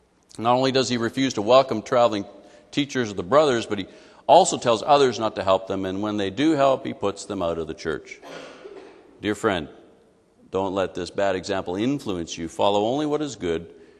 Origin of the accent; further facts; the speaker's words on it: Alberta, Canada; now in Saskatoon, Canada; and I'm from Alberta. I was 9 years in Alberta, and Saskatoon is really not a whole lot different.